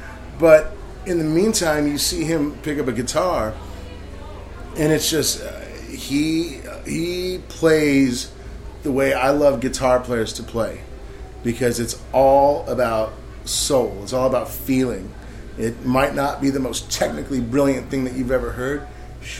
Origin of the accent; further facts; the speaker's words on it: Santa Fe, New Mexico, United States; now in Minneapolis, United States; I'm a transplant from Santa Fe, New Mexico, but Minneapolis is home